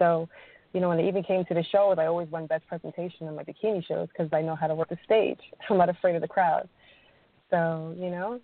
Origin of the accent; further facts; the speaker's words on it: Jamaica; And I'm like, I'm Jamaican, mommy.